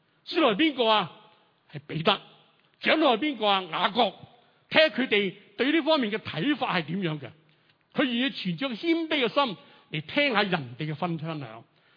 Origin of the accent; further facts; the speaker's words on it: China; 我们中国人很着重排名的